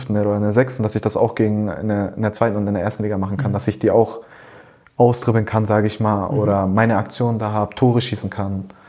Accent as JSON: {"language": "German", "region": "Hamburg", "country": "Germany", "said": "Ich komme aus Hamburg, beide Vereine sind hier."}